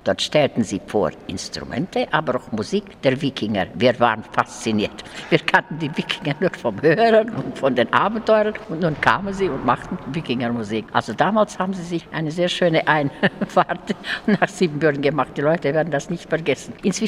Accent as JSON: {"language": "German", "country": "Switzerland", "said": "Sie kennen ja Kirchenmusik, wir sind ja Schweizer."}